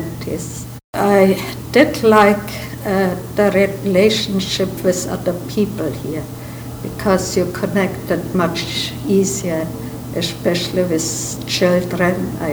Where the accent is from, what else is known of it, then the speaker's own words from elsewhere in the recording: Germany; also born or lived in Belgrade, Serbia / Czechoslovakia; now in United States; during the war, we moved quite a bit around to Czechoslovakia and eventually to Germany. And so Germany is for me already the second country